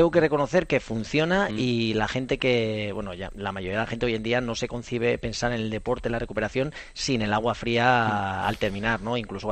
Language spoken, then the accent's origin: Spanish; Spain